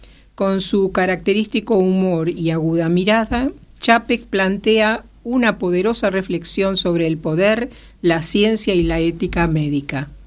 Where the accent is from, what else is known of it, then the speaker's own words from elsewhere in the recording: Argentina; uno siempre somos los argentinos de dejar el último momento